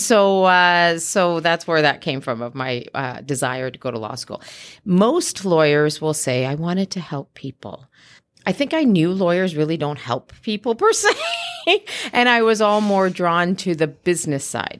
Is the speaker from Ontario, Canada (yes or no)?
yes; Guelph, Ontario, Canada; Growing up, I wasn't in an Italian community. I grew up in Guelph, which is Italian